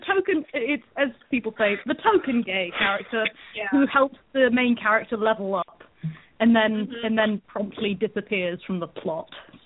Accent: England, United Kingdom; I am an English writer.

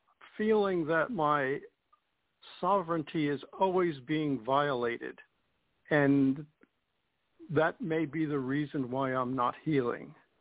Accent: Arizona, United States; from Arizona.

